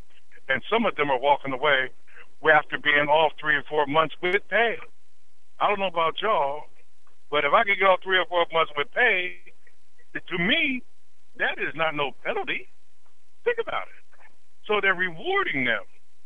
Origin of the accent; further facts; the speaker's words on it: Pennsylvania, United States; No, I'm just visiting. I'm from Pennsylvania, man.